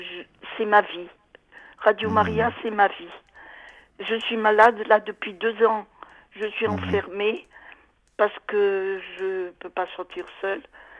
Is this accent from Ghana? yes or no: no; Nice, Provence-Alpes-Côte d'Azur, France; je suis de Nice, vous vous rappelez?